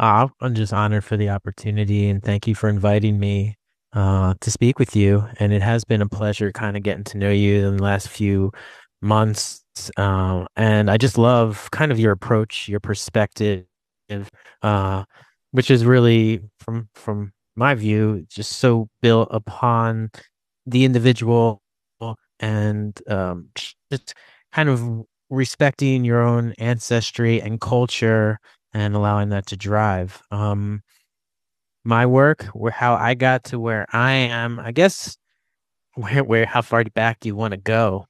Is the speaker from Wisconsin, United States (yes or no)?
no; Philadelphia, Pennsylvania, United States; I grew up Jewish American outside of Philadelphia